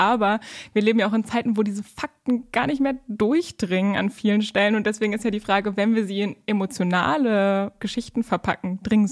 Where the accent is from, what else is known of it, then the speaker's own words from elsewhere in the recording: southern France, France; diese Luft hat mich so an meine Kindheit in Südfrankreich erinnert.